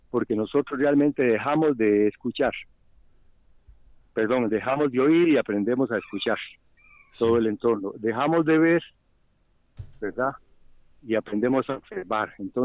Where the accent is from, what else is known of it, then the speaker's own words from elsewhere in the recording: Sarchí, Alajuela, Costa Rica; Yo realmente soy oriundo de Sarchí, de Valverde Vega, y nací en una finca con 90 y resto de familias.